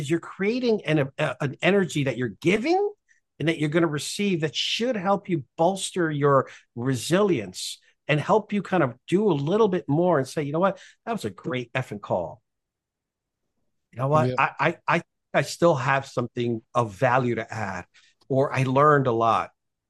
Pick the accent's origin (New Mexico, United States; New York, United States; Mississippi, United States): New York, United States; So number one, I'm Puerto Rican. Number two, I was raised in New York by a single mother who was raising three boys by herself.